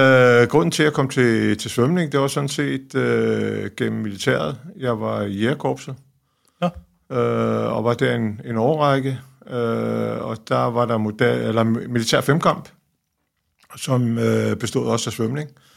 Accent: Copenhagen, Capital Region of Denmark, Denmark; Jeg kommer her fra København og opvokset i København. Og der var svømning ikke ligesom det, man gjorde at komme ud fra Amager.

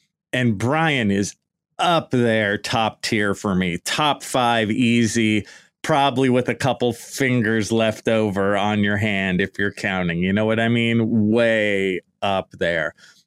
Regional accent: California, United States; I grew up in the Bay Area, in the East Bay Area. And I drove down and I got to the dorms.

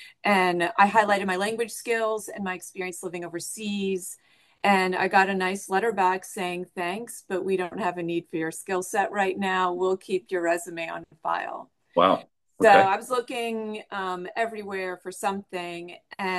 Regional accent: Washington, District of Columbia, United States; I'm from Washington, D.C., and it's a very international community.

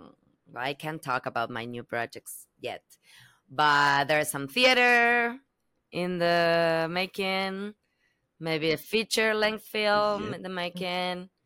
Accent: Argentina; I was talking to someone else outside of set, like, yeah, I'm from Argentina, la la la la la.

